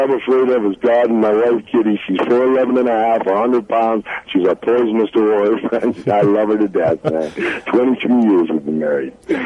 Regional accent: Scotland, United Kingdom; Yeah, I'm a country bumpkin. I'm from Scotland.

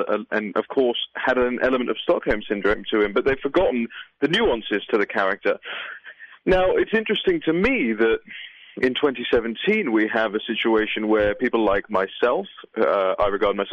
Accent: United Kingdom; as you can hear from my accent, is I'm not an American. I'm from the United Kingdom, and in the United Kingdom, we have more and more we hear more and more about hate crimes nowadays.

